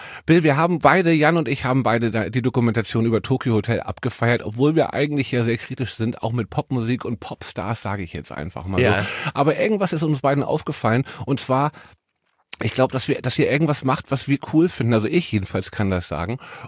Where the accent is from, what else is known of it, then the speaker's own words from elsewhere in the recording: Hamburg, Germany; born there; Ich bin Städter, ich bin in Hamburg, ich bin im Herzen von Hamburg geboren. Tor zur Welt.